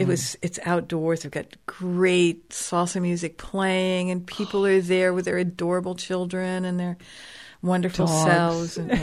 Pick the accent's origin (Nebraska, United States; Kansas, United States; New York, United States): Nebraska, United States; I grew up in Nebraska, so you know, if I see a brook, it's major.